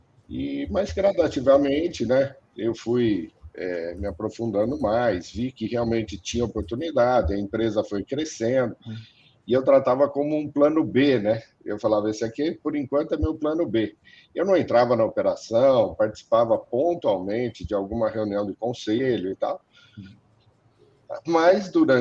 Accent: São Carlos, São Paulo, Brazil; Eu sou natural de São Carlos

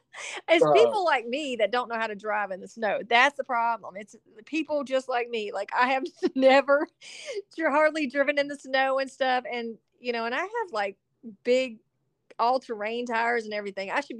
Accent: South Carolina, United States; now in Nashville, United States; well, I'm from South Carolina, so we don't even get snow. I mean, like, maybe once every 4 or 5 years. So, like, I'm in Nashville

